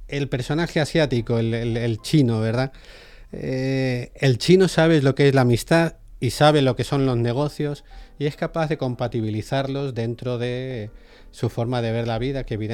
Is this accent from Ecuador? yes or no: no; Castilla-La Mancha, Spain; Yo soy manchego